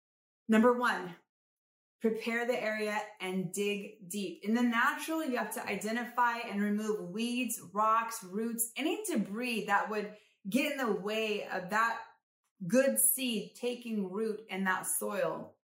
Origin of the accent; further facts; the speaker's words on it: Modesto, California, United States; I'm from Modesto, California, and I want to thank you for joining me today.